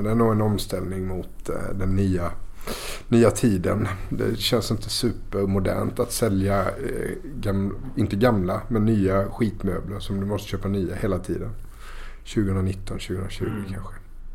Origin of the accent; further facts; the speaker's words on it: Älmhult, Kronoberg County, Sweden; now in Stockholm, Sweden; Älmhult. Småland.